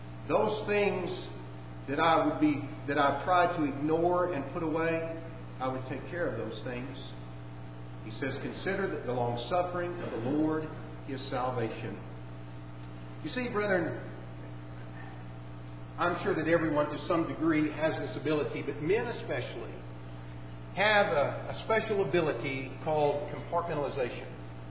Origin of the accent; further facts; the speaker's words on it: Oklahoma, United States; now in Fort Worth, United States; I was back home over the holidays and about to leave to drive back to Fort Worth. And I was driving from Oklahoma City on this little two-lane highway back out to my parents' house.